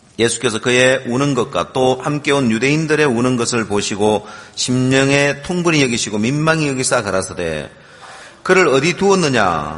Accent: Ulsan, South Korea; 제 고향이 울산인데

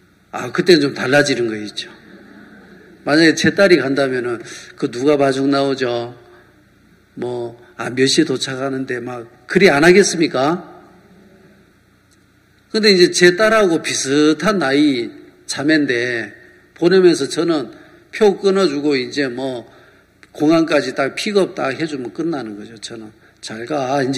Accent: Namwon, North Jeolla, South Korea; 남원 제 고향이 남원인데요. 남원은 양반 동네라고.

